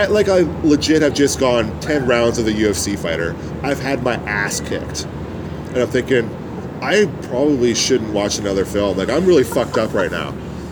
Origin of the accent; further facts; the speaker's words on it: Canada; I'm Canadian.